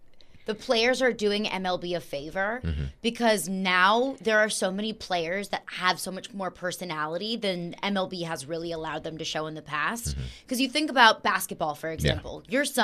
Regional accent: St. Louis, Missouri, United States; I grew up in St. Louis, which is one of the biggest baseball towns in America.

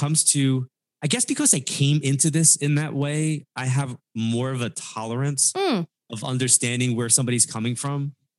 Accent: New York, United States; I am a New Yorker, right? My dad was a New York City officer, and I grew up with comments like

